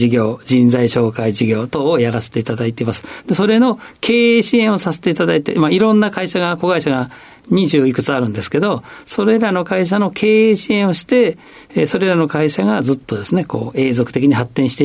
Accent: Gifu, Japan; 岐阜でございます。

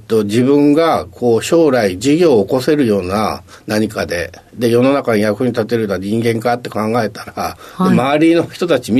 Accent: Kanagawa, Japan; 神奈川県です。

